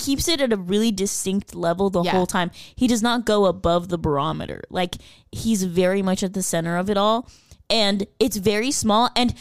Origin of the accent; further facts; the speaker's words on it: New Zealand; accent: New Zealand; If it makes me satisfied. If it satisfies me as a Kiwi.